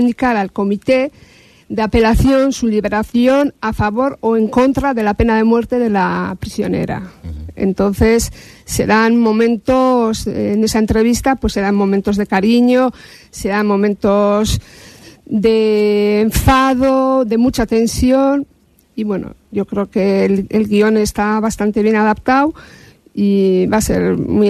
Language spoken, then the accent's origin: Spanish; Spain; No, yo soy de Lorrio.